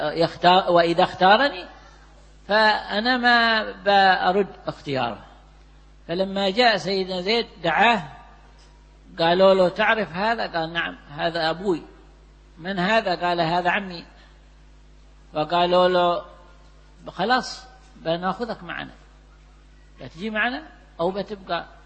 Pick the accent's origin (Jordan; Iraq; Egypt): Egypt; كان عندنا في مصر واحد